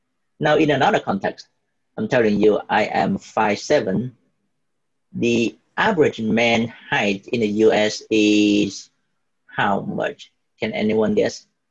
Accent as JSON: {"language": "English", "country": "Vietnam", "moved": "as an adult", "said": "I am 5'7\", and I'm from Vietnam. I came here when I was like 19 years old. So like 12 years ago, something like that."}